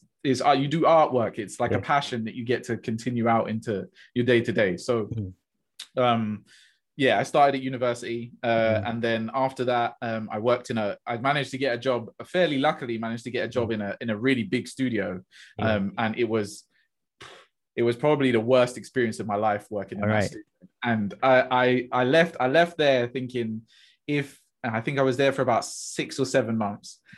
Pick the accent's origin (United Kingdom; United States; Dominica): United Kingdom; Luton, East of England; I'm from Luton. So it was like, okay. Hertfordshire is like the one town away.